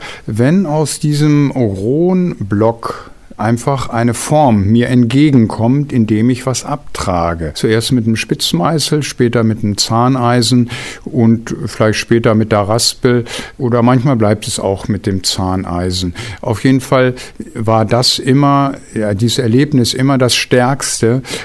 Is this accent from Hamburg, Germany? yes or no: no; Mellendorf, Lower Saxony, Germany; Ich bin in einem Handwerkerhaushalt in Mellendorf aufgewachsen.